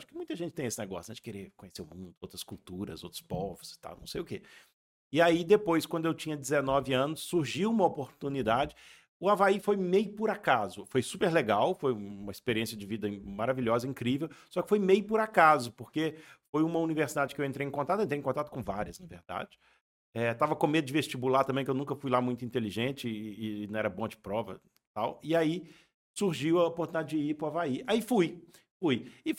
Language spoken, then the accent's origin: Portuguese; Minas Gerais, Brazil; accent: mineiro; moved away; Agora, saí do Brasil, mas Minas Gerais também nunca saiu. Você vê que o sotaque continua, mineirinho, atleticano, galo.